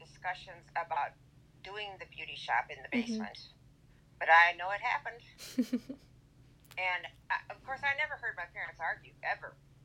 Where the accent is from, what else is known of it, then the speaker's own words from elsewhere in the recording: Illinois, United States; we grew up in Illinois, and all the houses in Illinois have basements.